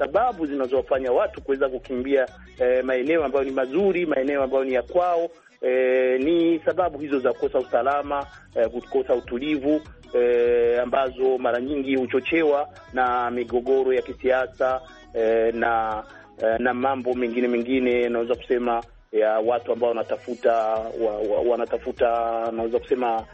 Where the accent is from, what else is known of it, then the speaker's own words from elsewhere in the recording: Burundi; kile ambacho kinataka kufanyika kule nyumbani kwetu, kule Burundi